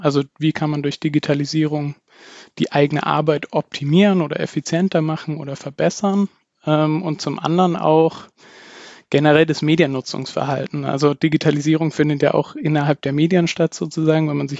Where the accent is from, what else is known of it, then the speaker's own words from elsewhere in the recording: Bavaria, Germany; Ich komme ursprünglich aus dem Dekanatsbezirk Aldorf in Bayern, bei Nürnberg